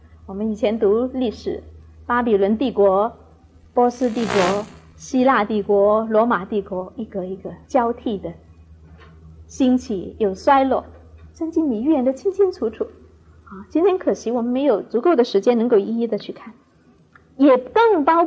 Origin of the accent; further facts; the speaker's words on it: China; 好，我们中国人，各位在这里，我们来自不同的地方，不同的背景